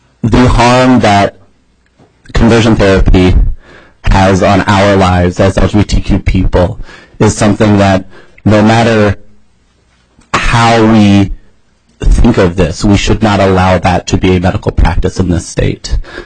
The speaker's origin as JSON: {"language": "English", "region": "the South", "country": "United States", "tie": "born or raised there", "said": "I grew up in the South in a very religious home, like Junior and others who have testified here."}